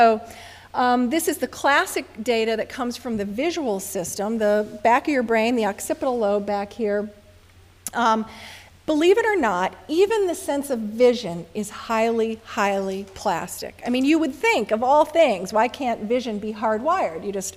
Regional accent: Chicago, Illinois, United States; I'm from Chicago, where the trees are bare all winter.

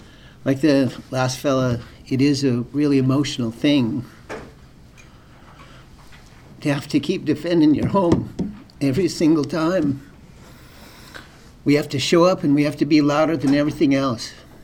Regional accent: Alaska, United States; I grew up fishing in Prince William Sound, one of the last fishing families.

